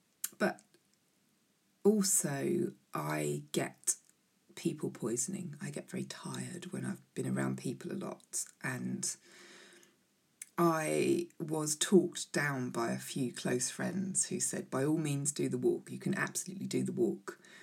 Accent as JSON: {"language": "English", "town": "Gravesend", "region": "South East England", "country": "United Kingdom", "tie": "born there", "also_born_or_lived": "Chalk / Higham / Rochester / Gillingham", "said": "I was born in Gravesend, moved along through villages, Chalk, Higham, and then to Rochester, and to Gillingham, and then made it over to Whitstable."}